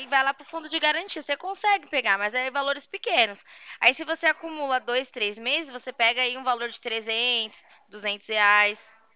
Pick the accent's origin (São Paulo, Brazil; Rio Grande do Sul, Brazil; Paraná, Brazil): São Paulo, Brazil; born there; Eu nasci na Zona Leste